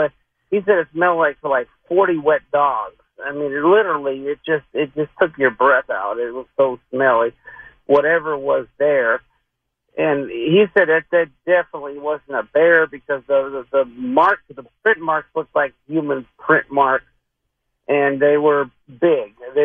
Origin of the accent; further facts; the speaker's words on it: Whidbey Island, Washington, United States; I'm 62 years old, but I grew up in Washington State on Whidbey Island.